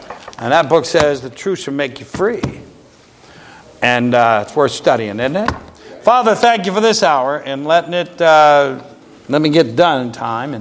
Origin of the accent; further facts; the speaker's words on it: Ohio, United States; also born or lived in Tennessee; I'm a Tennessean by birth, and I was raised in Ohio, so I got dual citizenship.